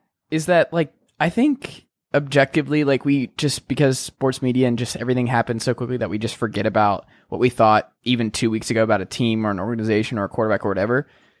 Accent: Portland, Oregon, United States; I'm from Portland, Oregon.

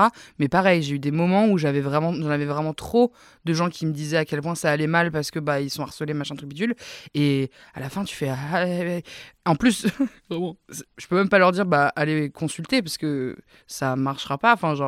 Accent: Fontenay-le-Fleury, Île-de-France, France; Fontenay-le-Fleury.

